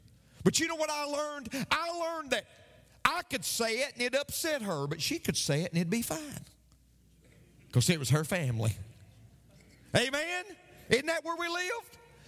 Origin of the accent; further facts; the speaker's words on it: McMinnville, Tennessee, United States; born there; I found out from this birth certificate, what I already knew, that I was born in Warren County General Hospital in McMinnville, Tennessee.